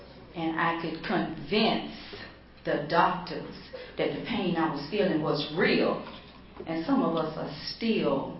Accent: Miami, Florida, United States; for calling me to ask me to come to Baltimore, because I'm from Miami.

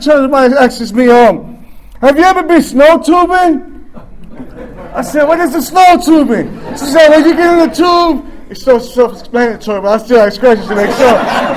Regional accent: New York, United States; now in Baltimore, United States; It really ain't, because I come from New York. It's so different.

